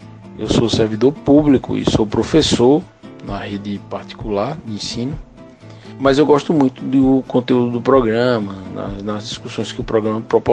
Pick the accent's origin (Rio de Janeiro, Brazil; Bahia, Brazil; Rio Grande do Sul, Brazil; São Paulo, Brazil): Bahia, Brazil; Paulo Afonso; Então, eu sou de Paulo Afonso, na Bahia, né?